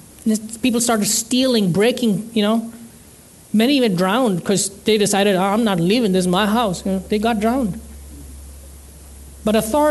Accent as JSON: {"language": "English", "country": "India", "said": "I'm from India, and the peak summers, the temperatures would go to 100, 110 degrees Fahrenheit"}